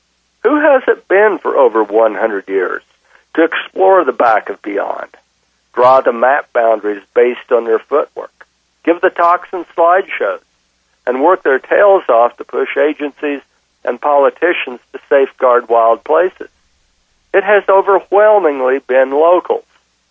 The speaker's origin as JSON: {"language": "English", "region": "New Mexico", "country": "United States", "tie": "born there", "said": "I was born in New Mexico. My family homesteaded here over 100 years ago. I am a Westerner by damn"}